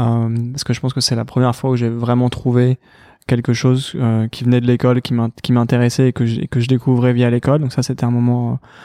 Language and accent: French; Paris, Île-de-France, France; je suis né à Paris avec mon frère jumeau Edouard. Et on a grandi à Paris.